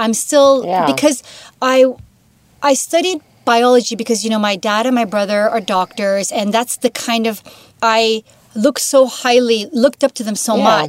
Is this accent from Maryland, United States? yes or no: no; Chicago, Illinois, United States; born there; I was born in Chicago in 72. I'm 47.